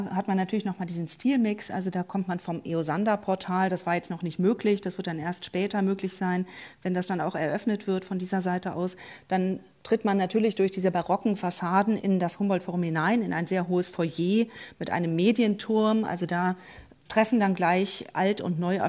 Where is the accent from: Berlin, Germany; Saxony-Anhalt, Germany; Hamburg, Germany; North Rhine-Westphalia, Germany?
Berlin, Germany